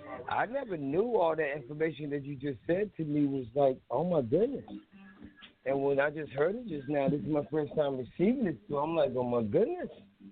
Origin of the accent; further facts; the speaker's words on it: Philadelphia, Pennsylvania, United States; How you doing? Yeah, I'm live and direct. I'm sorry. And I'm from Philly.